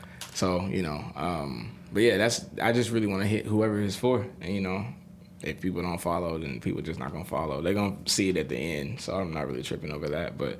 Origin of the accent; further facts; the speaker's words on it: Florence, Mississippi, United States; also born or lived in Jackson; I'm from Florence, Mississippi. I was raised in Jackson, West Jackson to be exact. But majority of my life, I lived in Florence, which is in Rankin County. So, okay. Yeah, I'm pretty country.